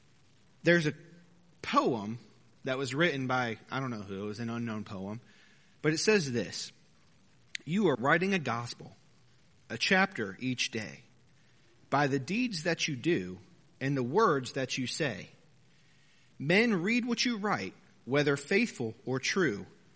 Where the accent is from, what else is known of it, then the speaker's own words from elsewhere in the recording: Philadelphia, Pennsylvania, United States; now in Texas, United States; If you say, where are you from? I'm from Pennsylvania, right? I'm a Philadelphian. I'm not a Texan. I will never be a Texan because I wasn't born here four generations ago.